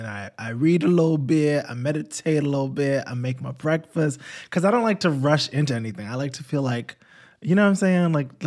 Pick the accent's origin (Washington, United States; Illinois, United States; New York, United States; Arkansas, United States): New York, United States; I grew up in New York. Little Pie Company was, like, my jam.